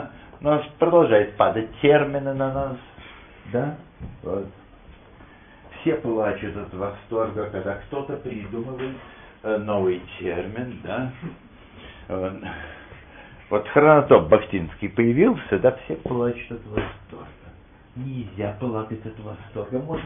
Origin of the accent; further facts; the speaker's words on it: Moscow, Russia; born there; moved away as an adult; я родился в Москве в 1929 году, уехал из того же города в 74-м в возрасте 45